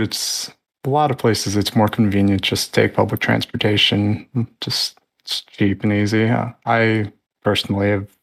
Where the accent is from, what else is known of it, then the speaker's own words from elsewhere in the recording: Brooklyn, New York, United States; I've only lived at this one place in Brooklyn though.